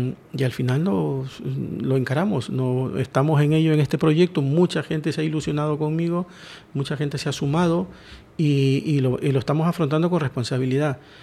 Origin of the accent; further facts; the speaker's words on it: Ecuador; moved away as an adult; ya con 56 años, yo digo, tengo la espalda curtida, un poco vine, fui un emigrante más. Yo vine de Ecuador en el año 90, en el año 2000, pues por la crisis bancaria que hubo, con 33 años